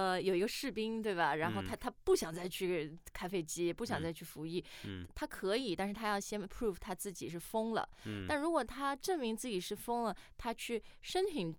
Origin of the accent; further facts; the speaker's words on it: China; 而且这个数字是我们中国人觉得很 lucky 很喜欢的。